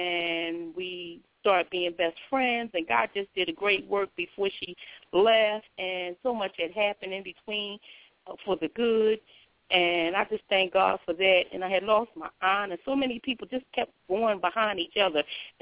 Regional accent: Philadelphia, Pennsylvania, United States; now in North Carolina, United States; I'm from Philadelphia. I live in North Carolina now.

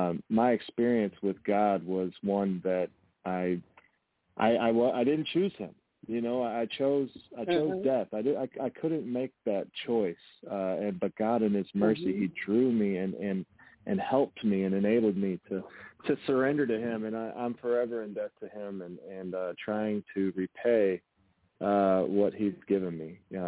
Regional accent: St. Louis, Missouri, United States; I grew up in St. Louis. I've been here, I'm 40 years old, so I've been here 40 years

